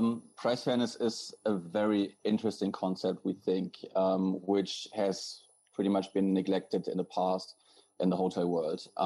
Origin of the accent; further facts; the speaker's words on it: Germany; English is a second language; now in Madrid, Spain; I'm originally from Germany. But I'm also living here in Spain, in Madrid.